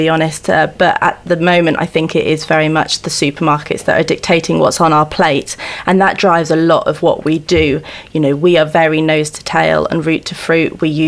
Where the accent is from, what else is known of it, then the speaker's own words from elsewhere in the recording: Italy; Grew up just outside of Leith Hill, and I grew up actually in Italy, so I've got more of a kind of global background